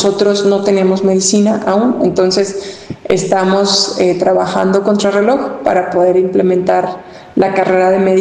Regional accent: Jalisco, Mexico; en nuestra raíz natal, como jaliscienses, como mexicanos

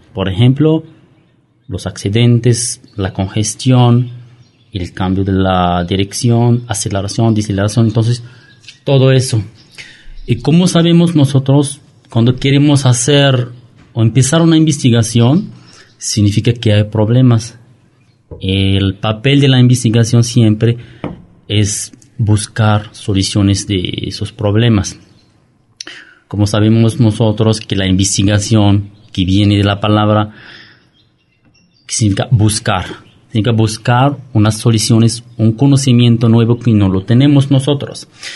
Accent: Morocco; Soy marroquí, estudié en Marruecos

